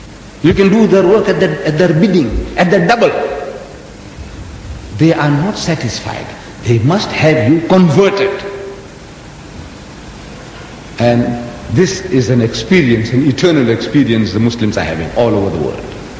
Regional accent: Surat, Gujarat, India; now in South Africa; I'm from India originally. I come originally from India, from the west coast of India. You know Bombay? You see it on the map. Bombay, a little above Bombay, is a small port called Surat. I come from that area. I migrated to South Africa in 1927.

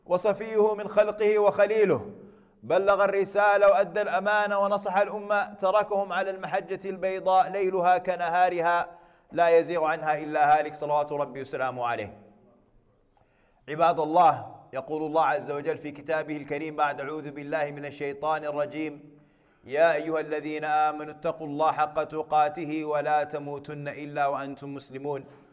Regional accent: Sudan; And you see what is happening in my hometown, the disintegration of Sudan, and you say, Ya Latif.

